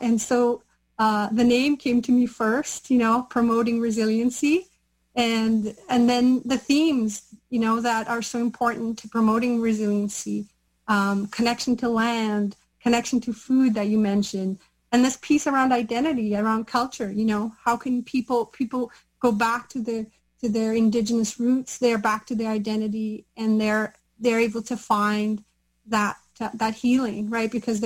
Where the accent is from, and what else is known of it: Brazil; now in Canada